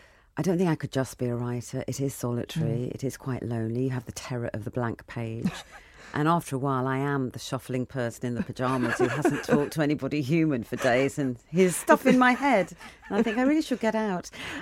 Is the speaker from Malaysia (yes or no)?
no; India; It's my home country. It also says a lot about the relationship between India and England.